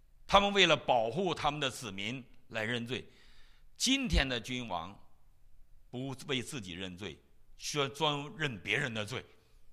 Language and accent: Chinese; China; 所以我们中国人常常不承认自己有罪。